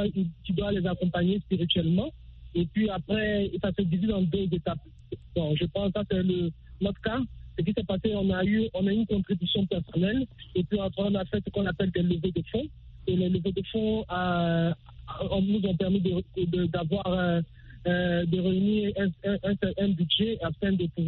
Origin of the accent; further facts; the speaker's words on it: Canada; des Canadiens, comme moi, parce que moi je suis Canadien d'origine ivoirienne